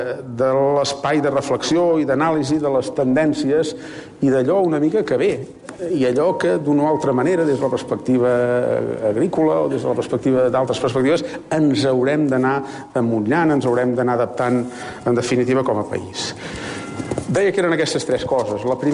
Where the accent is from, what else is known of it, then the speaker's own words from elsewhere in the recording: Catalonia, Spain; els uns venim d'Osona